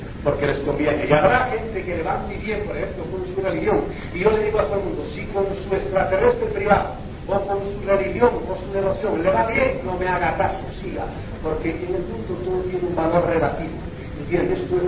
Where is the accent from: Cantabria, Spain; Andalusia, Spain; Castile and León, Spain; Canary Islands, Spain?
Canary Islands, Spain; Yo no soy catalana, soy canaria